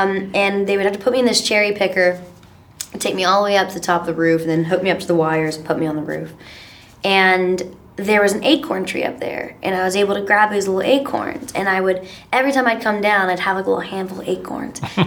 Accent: Cartersville, Georgia, United States; also born or lived in Atlanta / Rome; I was born in Atlanta, Georgia, but grew up in Cartersville, Georgia, and Rome, Georgia. My mom and all of our, I think, we go back like 6 or 7 generations in Georgia.

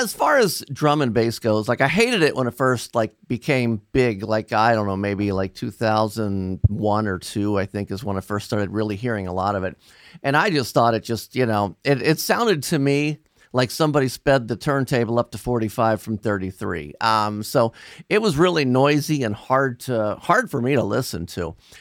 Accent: Cincinnati, Ohio, United States; I'm from Cincinnati, Ohio, and we just south of us is Northern Kentucky.

